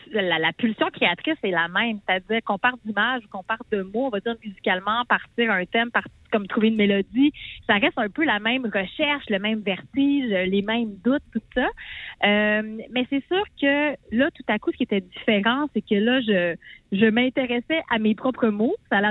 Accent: Quebec, Canada; moi, je viens de la Gaspésie, puis ma grand-mère, elle s'appelait Dolores, elle venait de Maria

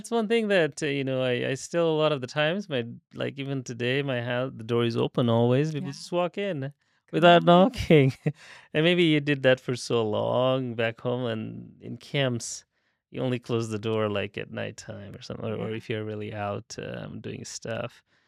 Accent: Bhutan; So I'm more connected to Nepalese culture. I was born in Bhutan, but many generations ago, my great-great-great-grandparents were originally, they migrated

